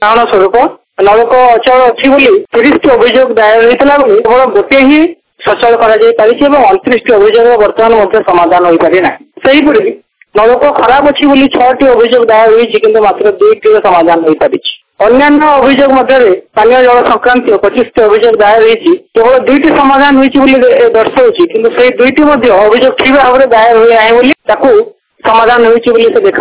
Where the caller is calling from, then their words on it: Bhubaneswar, Odisha, India; Regional centre for development cooperation ଭୁବନେଶ୍ୱରରୁ କହୁଛି। ମୁଁ ଆମ ଓଡ଼ିଶାର ଯୋଉ ସଂଯୋଗ ବ୍ୟବସ୍ଥା ଅଛି